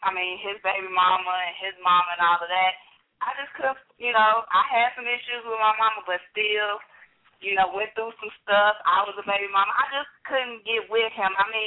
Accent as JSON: {"language": "English", "region": "Michigan", "country": "United States", "said": "He's from Michigan. I'm from Michigan."}